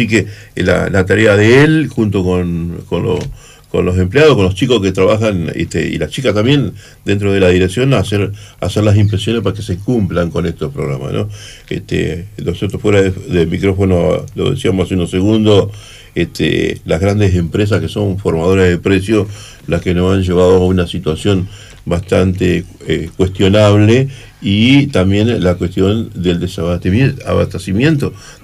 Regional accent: Argentina; en un país como Argentina

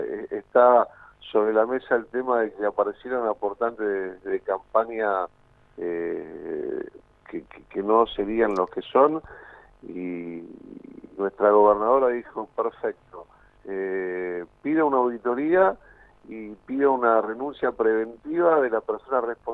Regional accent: Argentina; yo ya anduve un año con custodia en mi país como argentino

